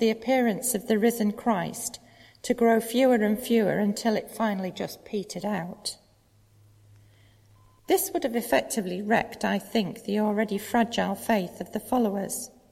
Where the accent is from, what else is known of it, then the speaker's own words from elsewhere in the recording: United Kingdom; Come on, we're Anglicans and we're British.